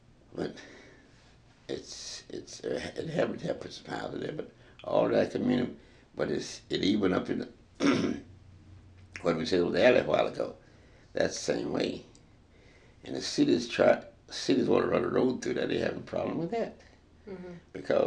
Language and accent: English; Roswell, United States; born there; I was born in Roswell, and I live in a house in Roswell